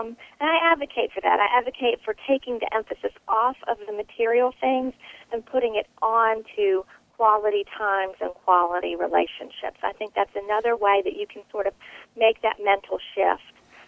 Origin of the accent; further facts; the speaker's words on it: the South, United States; But I am from the South